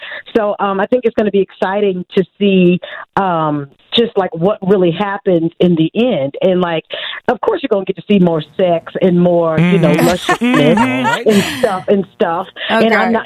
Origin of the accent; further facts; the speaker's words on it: Oakland, California, United States; I was just about to say, did you not know that I'm from Oakland?